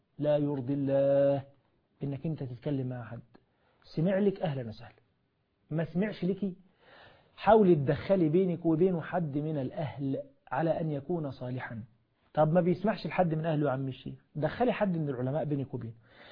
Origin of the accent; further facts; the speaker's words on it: Egypt; لأنه عندنا في مصر بيتهم الزوج لما يجي يتجوز على مراته